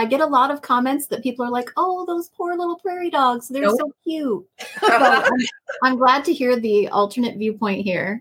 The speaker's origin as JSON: {"language": "English", "region": "North Dakota", "country": "United States", "said": "Yes, I'm originally from North Dakota. And I have many unpleasant weather memories."}